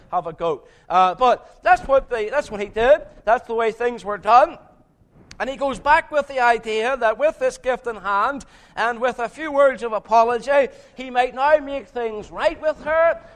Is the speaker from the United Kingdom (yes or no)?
yes; Northern Ireland, United Kingdom; Growing up in Northern Ireland throughout the Troubles